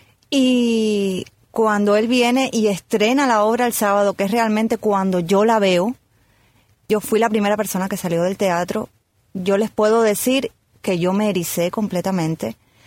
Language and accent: Spanish; Canary Islands, Spain; Sí, yo soy de Tenerife